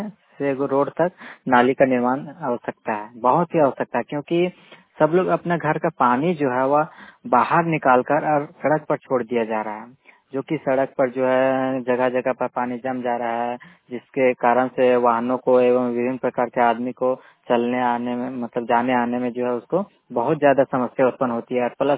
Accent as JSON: {"language": "Hindi", "town": "Brahmbela", "region": "Jharkhand", "country": "India", "said": "अभी हमारे गांव में यानी कि पदम प्रखंड के ब्रह्मबेला गांव में"}